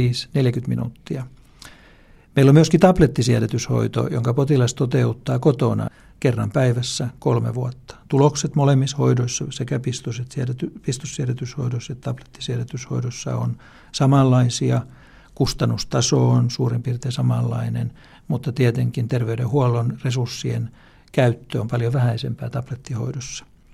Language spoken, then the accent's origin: Finnish; Salo, Southwest Finland, Finland; mulla oli todella Salossa, josta olen kotoisin